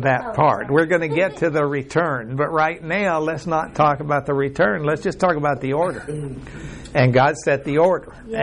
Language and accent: English; Mexico; Well, I was raised in Mexico, and we didn't have enough money down there for there to ever be a three-ring circus.